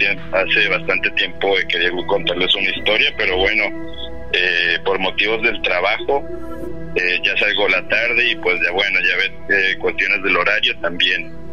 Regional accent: Xalapa, Veracruz, Mexico; Yo soy originario de Jalapa, Veracruz

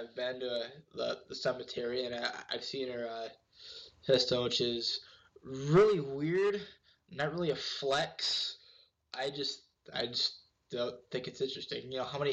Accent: Bay City, Michigan, United States; Bay City, of course, my hometown. Which actually, fun fact, I was born in Dearborn. You know, just outside of Detroit. Never lived there.

